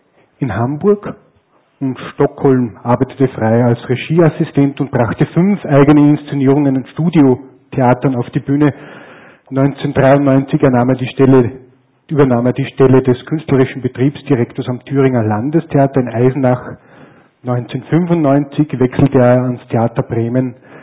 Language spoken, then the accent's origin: German; Upper Austria, Austria; aber ich will mir jetzt sozusagen als Oberösterreicher nicht zu viel einbilden